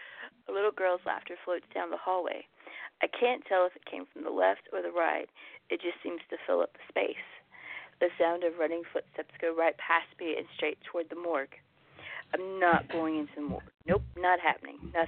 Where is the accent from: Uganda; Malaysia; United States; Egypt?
United States; the South; Well, you know, it's okay because I'm from the South, so we say that all the time, whether we're on the phone or just chatting in person.